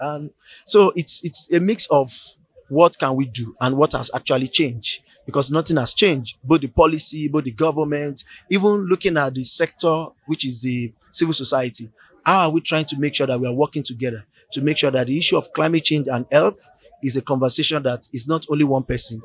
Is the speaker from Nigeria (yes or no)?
yes; Nigeria; I'm from Nigeria.